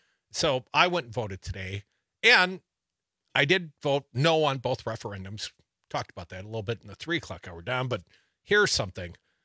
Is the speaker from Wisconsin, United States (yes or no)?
yes; Madison, Wisconsin, United States; the guy I voted for today is coming to my hometown on Monday. This is new news. Joe Biden coming to Madison, Wisconsin next Monday.